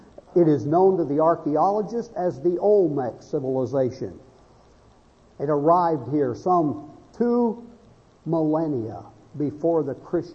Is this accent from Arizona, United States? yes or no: yes; Phoenix, Arizona, United States; I grew up in Phoenix, Arizona. That's Mormon country.